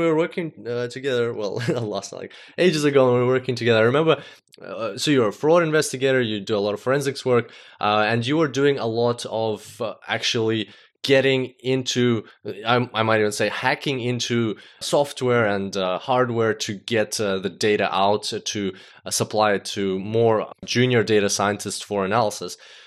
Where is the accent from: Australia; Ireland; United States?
Australia; everybody was like, where are you from? Like, Australia.